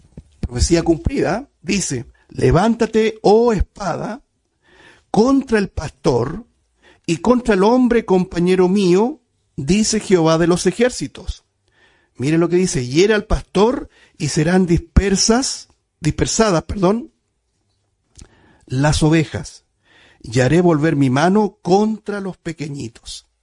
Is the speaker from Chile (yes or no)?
yes; Chile; ¿Estamos preocupados nosotros como chilenos lo que va a pasar en noviembre?